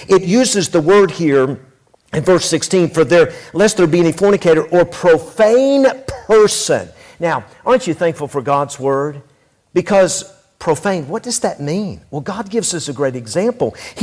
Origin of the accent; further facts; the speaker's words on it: Tennessee, United States; I grew up in Tennessee, And man, I loved to swim when I was a kid.